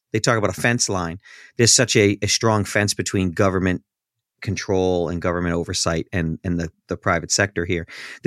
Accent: United States; we're American.

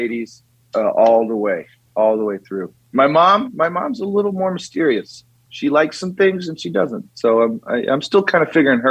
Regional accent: McDonough, Georgia, United States; now in Mansfield, United States; where I live currently is Mansfield, with my wife and two dogs and baby on the way. But I grew up in McDonough as a child.

